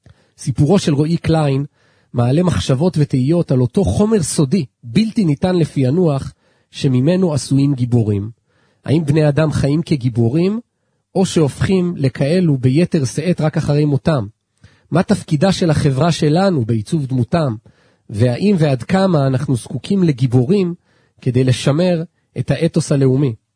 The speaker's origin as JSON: {"language": "Hebrew", "town": "Ra'anana", "region": "Central District", "country": "Israel", "tie": "born or raised there", "said": "שנינו אמנם נולדנו באותו היום, שנינו גדלנו והתחנכנו ברעננה, אבל הוא בחינוך הממלכתי דתי, ואני במוסדות החינוך החילוניים בעיר, הוא בבני עקיבא ואני בצופים."}